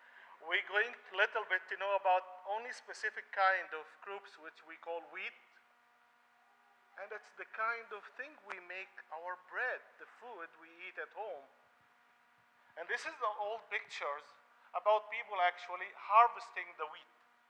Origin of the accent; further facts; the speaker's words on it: Egypt; these tools I grew up with in Egypt.